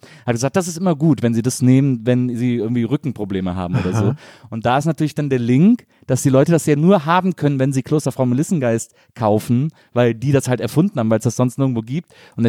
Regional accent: Wesseling, North Rhine-Westphalia, Germany

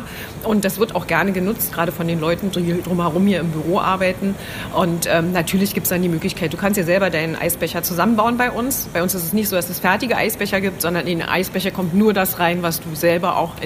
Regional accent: Thuringia, Germany; wir kommen aus Thüringen

